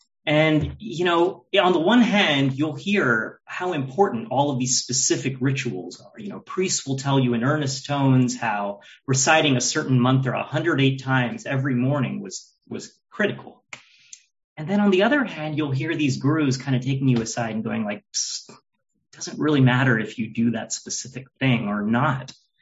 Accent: Houston, Texas, United States; I grew up in Houston, and, on special occasions, we'd drive an hour to this temple

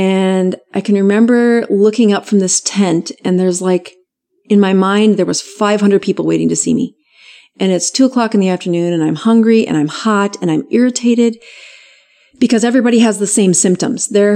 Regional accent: South Dakota, United States; So I had gotten back to my home state, and in South Dakota, we have four of the poorest counties in America in my state.

